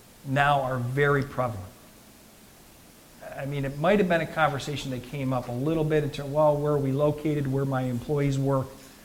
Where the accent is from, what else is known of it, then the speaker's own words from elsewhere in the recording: Durham, North Carolina, United States; As some of you know, I came from the Durham area, Raleigh-Durham, with the research park.